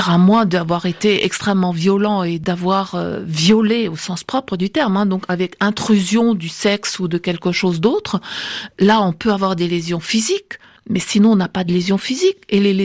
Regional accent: France; Chez nous en France, on n'a pas tort non plus de dire

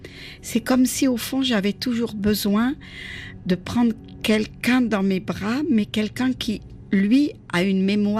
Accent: Algeria; now in France; quand je suis arrivée d'Algérie, donc j'ai habité donc Marseille, ensuite Montreuil, Bobigny

